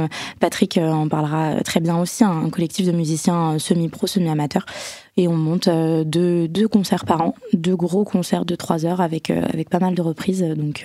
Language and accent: French; Fresnes, Île-de-France, France; also born or lived in Antony; Dans les Hauts-de-Seine, juste à côté. Et j'ai grandi à Fresnes, jusqu'à l'année dernière. Là, j'ai déménagé il y a peu, mais voilà, sinon on vient de Fresnes.